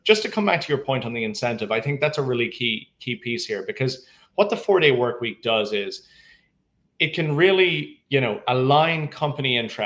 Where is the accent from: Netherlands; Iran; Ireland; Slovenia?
Ireland; now in New York, United States; I'm originally from Ireland. I'm living in New York at the moment, but I'm an Irish guy.